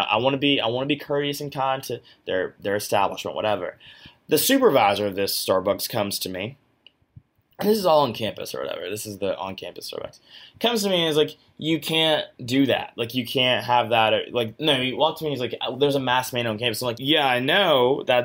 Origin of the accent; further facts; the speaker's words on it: Georgia, United States; My home state of Georgia, though, we got to work on that one.